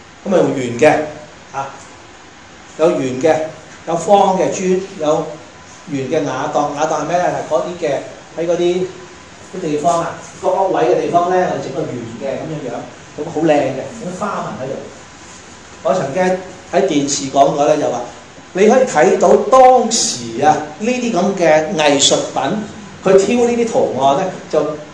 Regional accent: China; 呢、这個概念係我哋中國人咧去諗係點樣去設計去做好佢。

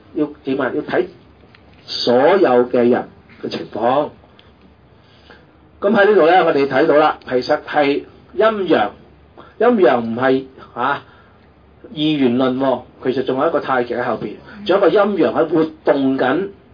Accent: China; 宇宙我哋中國人個哲學就用咗道呢個字

